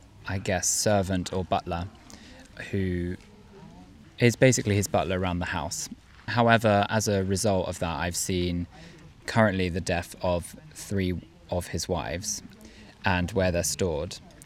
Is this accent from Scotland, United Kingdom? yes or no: no; London, United Kingdom; now in Passau, Germany; I'm from London, but currently live in Germany in Passau